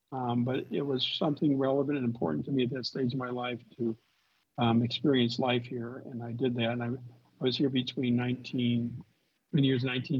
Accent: St. Louis, Missouri, United States; Quite honestly, growing up in St. Louis, Missouri, I'm not sure that Denny had the same experience as me, but probably did.

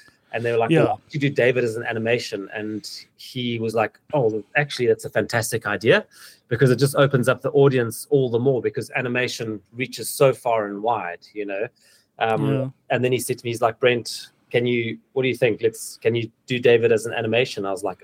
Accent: Zimbabwe; So he's from Zim. I'm also from Zim.

